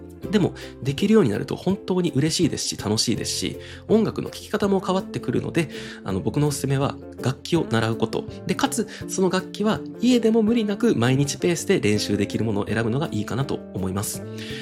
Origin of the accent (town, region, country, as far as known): Kobe, Hyogo, Japan; also born or lived in Christchurch, New Zealand / Houston, United States; now in Tokyo, Japan